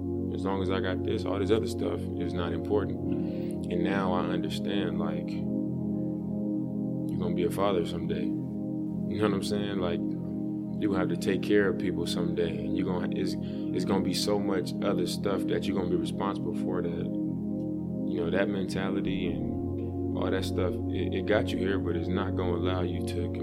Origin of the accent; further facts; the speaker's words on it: Oakland, California, United States; I'm from Oakland, I'm tough.